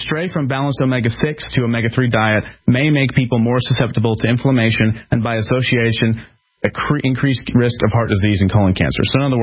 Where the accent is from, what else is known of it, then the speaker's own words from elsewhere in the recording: Philadelphia, Pennsylvania, United States; I'm from Philadelphia, okay? I'm from a city where guns are the boogeyman.